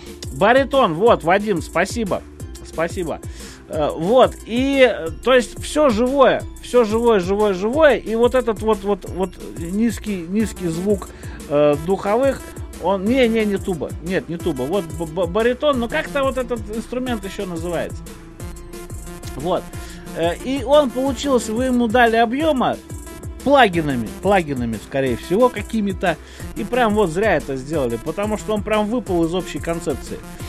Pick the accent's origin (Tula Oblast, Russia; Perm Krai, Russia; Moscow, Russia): Moscow, Russia; я как основной москвич могу утверждать точно